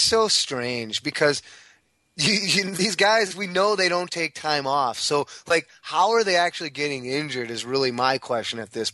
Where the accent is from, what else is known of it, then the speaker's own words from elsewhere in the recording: Midwest, United States; And growing up in the Midwest, I played a lot of golf when the conditions were severe.